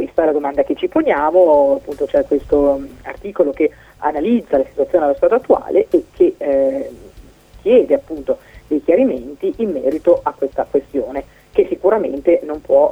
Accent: Casei Gerola, Lombardy, Italy; anch'io da bambina abitavo a Casei.

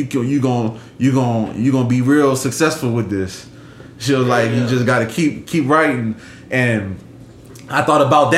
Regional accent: Houma, Louisiana, United States; I'm from Houma.

